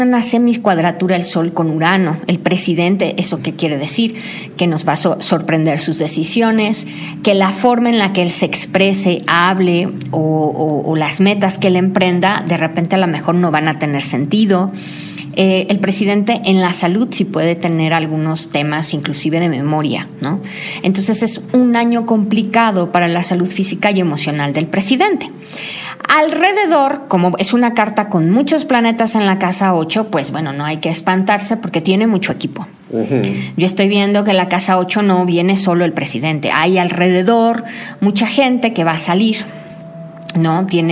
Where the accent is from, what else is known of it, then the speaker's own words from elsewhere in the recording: Mexico; las carencias que como pueblo mexicanos, ¿no?, tenemos